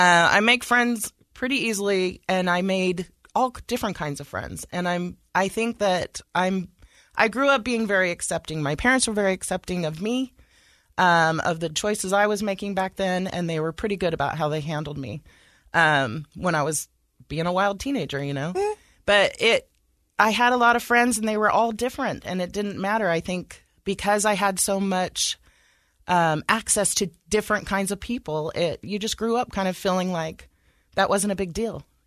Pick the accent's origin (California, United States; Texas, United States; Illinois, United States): California, United States; Well, I feel really lucky that I came from California.